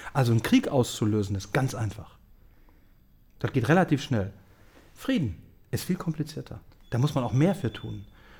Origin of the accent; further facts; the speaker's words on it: Germany; gerade ich als Deutscher